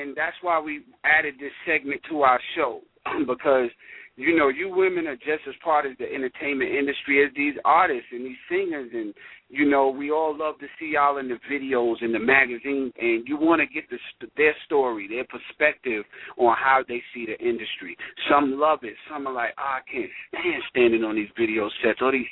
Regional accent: New York, United States; I'm from New York, so, you know, you mentioned a place that's familiar with me

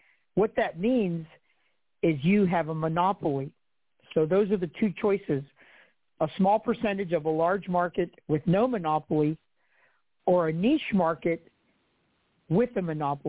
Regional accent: Ecuador; now in Falls Church, United States; I'm from Ecuador, by the way, and I live here in Falls Church

